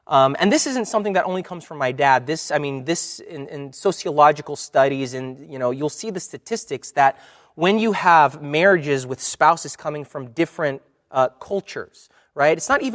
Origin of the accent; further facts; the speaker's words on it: United States; born there; And so my parents were born in Brazil. I was born in the States. You can't really say that I have, you know, I'm from everywhere.